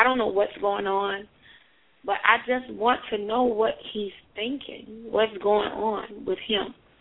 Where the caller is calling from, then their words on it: Chicago, Illinois, United States; I'm calling from Chicago.